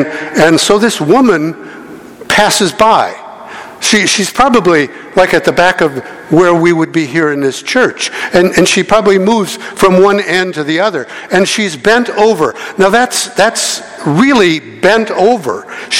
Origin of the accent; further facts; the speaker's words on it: Chicago Heights, Illinois, United States; When I was growing up, a while ago, I grew up in Chicago Heights, Illinois. Anybody know where that is? Far south suburb.